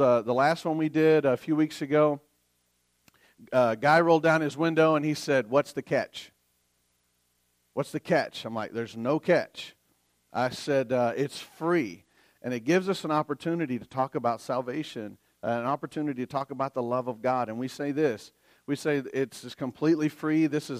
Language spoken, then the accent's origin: English; the South, United States; I'm from the South, so I get tongue-tied a lot.